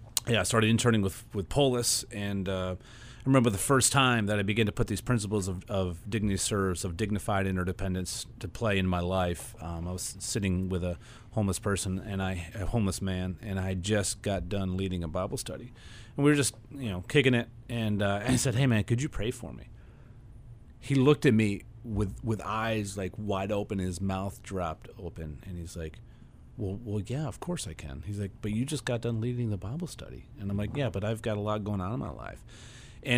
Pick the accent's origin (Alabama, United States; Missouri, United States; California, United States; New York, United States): New York, United States; Bumpville; So growing up in Bumpville, we had a basketball court in the top of our haymow called the Crane Dome. It's still in existence there now. And the school, I went to high school in Russ Corners Christian Academy in Vestal, outside of Binghamton.